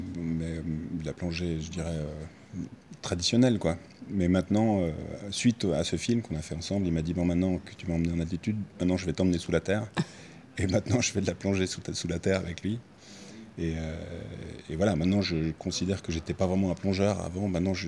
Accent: Bourgogne-Franche-Comté, France; also born or lived in Lausanne, Switzerland; je suis né à Lausanne parce que mon père est en Suisse, je suis juste né à Lausanne, je suis reparti tout de suite en Bourgogne. mon univers était plutôt bourguignon.

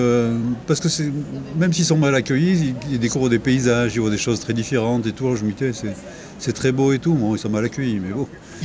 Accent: France; Mais voilà, je suis française.

